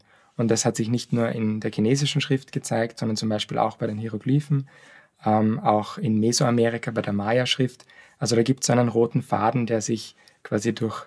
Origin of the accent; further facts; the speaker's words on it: Graz, Styria, Austria; now in Zurich, Switzerland; Ja, ich komme aus Graz ursprünglich, habe in Graz studiert, Sprachwissenschaft und Russisch. Bin zweisprachig aufgewachsen